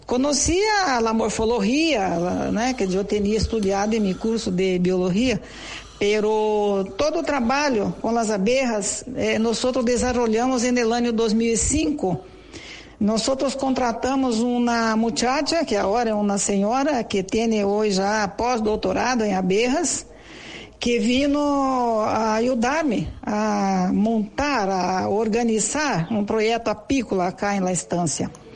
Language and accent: Spanish; São Paulo, Brazil; Yo soy de Brasil, nací en el estado de San Pablo, que es un departamento de Brasil, y hoy tengo 69 años